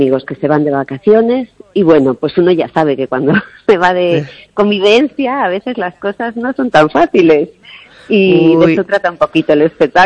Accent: A Coruña, Galicia, Spain; Yo vivo aquí, en Coruña. Yo soy coruñesa

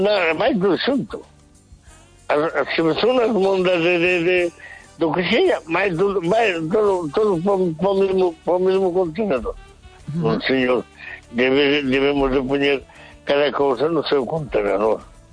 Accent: Valencia, Valencian Community, Spain; O que máis é que eu son de Valencia, e vim aquí a Porto Marí

